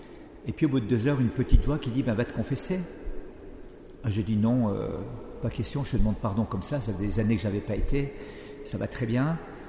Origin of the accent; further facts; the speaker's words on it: Valais, Switzerland; J'avais été élu à 23 ans au Parlement de la région de Suisse où je viens, du Valais.